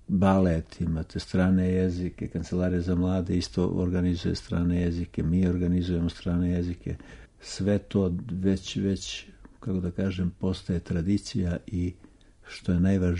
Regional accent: Serbia; ja sam iz Srbije

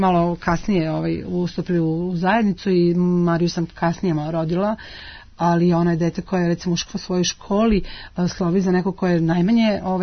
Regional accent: Prizren, Prizren District, Kosovo; Ja sam inače sa Kosova, iz Prizrena, koji je u Kotlini i koji je okružen planinama. I ja sam od svog rođenja, znači, navikla da gledam u zeleno.

